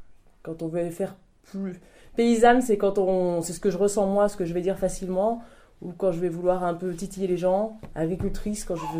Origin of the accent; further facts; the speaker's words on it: Bourgogne-Franche-Comté, France; Je suis de Saône-et-Loire.